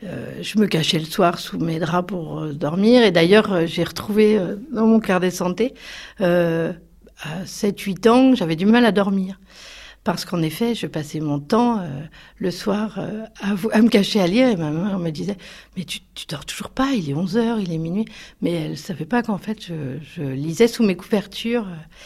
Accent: Varengeville-sur-Mer, Normandy, France; now in Dieppe, France; J'ai grandi à Varengeville-sur-Mer, un village plutôt huppé de la côte normande.

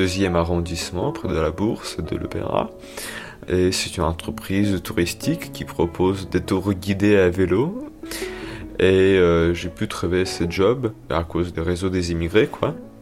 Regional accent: Moscow, Russia; French is a second language; moved away as an adult; now in France; J'ai vécu toute ma vie à Moscou, j'ai grandi là-bas, donc même si je fais mon licence là-bas. Je suis parti de Moscou en août 2023.

